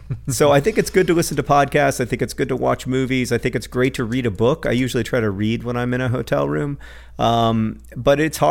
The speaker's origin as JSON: {"language": "English", "town": "Orlando", "region": "Florida", "country": "United States", "tie": "born or raised there", "said": "Because I grew up in Orlando, Florida"}